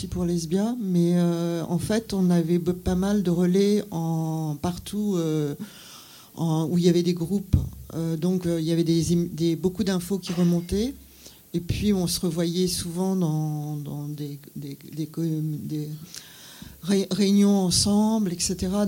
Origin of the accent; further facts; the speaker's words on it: Brittany, France; Moi, je venais de Bretagne.